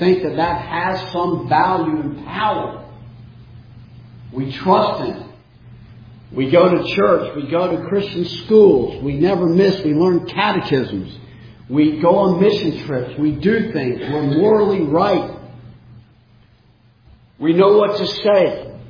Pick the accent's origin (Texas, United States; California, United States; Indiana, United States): Texas, United States; Houston; I'm not from here. I'm from Houston, Texas.